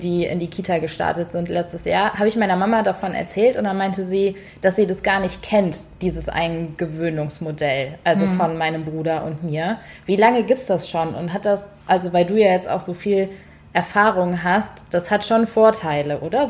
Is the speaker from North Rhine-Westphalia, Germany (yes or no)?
yes; North Rhine-Westphalia, Germany; Ich bin ja in NRW aufgewachsen